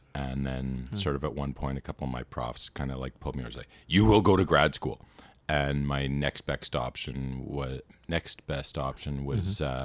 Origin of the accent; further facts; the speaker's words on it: Toronto, Ontario, Canada; moved away; Toronto, like, so growing up in Toronto